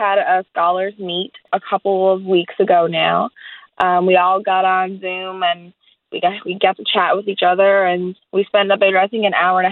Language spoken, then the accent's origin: English; Fogo Island, Newfoundland and Labrador, Canada; I'm from Fogo Island, Newfoundland. I go to school at Fogo Island Central Academy. I'm a grade 12 student